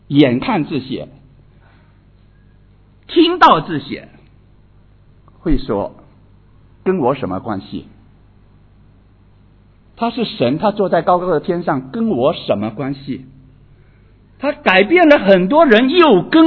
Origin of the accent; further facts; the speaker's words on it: China; 特别是我们中国人哈，生活在一个无神论的社会体系的里边。我们从小被教育的是无神论的教育